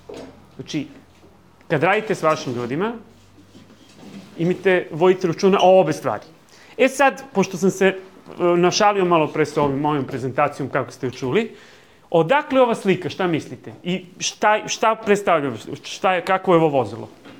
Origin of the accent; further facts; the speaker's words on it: Niš, Nišava District, Serbia; born there; Ja sam rođen u Nišu, završio sam gimnaziju Svetozar Marković